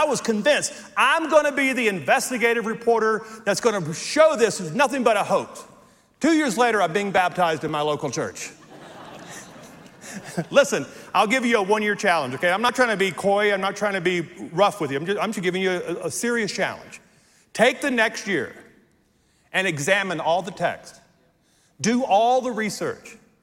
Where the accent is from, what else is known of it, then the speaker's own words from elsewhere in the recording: Logansport, Louisiana, United States; I grew up in Logansport, Louisiana, south of Shreveport on the Sabine River. It is very remote.